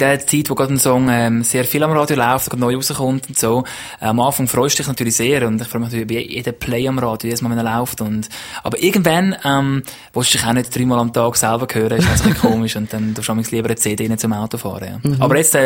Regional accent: Switzerland; Nein, wirklich, also als Schweizer ist es wirklich Top 10.

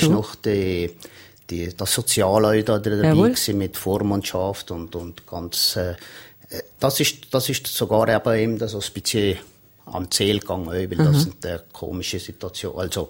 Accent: Valais, Switzerland; accent: Walliserdeutsch; now in German-speaking Switzerland; Und als Walliser in der Deutschschweiz, das ist natürlich eine spezielle Sache.

